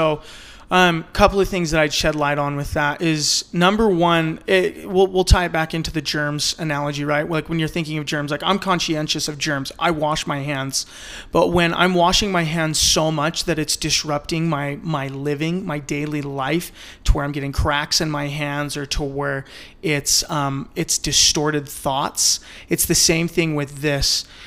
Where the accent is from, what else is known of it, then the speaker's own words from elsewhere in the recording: Mapleton, Utah, United States; I grew up down in Mapleton, Utah, which is it was a small area when I was growing up, but now I feel like it's gotten big.